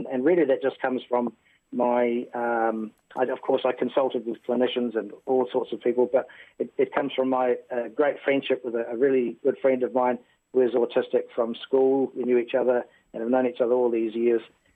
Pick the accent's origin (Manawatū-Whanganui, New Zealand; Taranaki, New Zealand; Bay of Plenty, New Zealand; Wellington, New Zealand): Taranaki, New Zealand; also born or lived in Waikato / Auckland; from a teenager in Taranaki. So I'm from Taranaki and Waikato and a little bit of Auckland there and a little bit of Ngātipoa on the East Coast.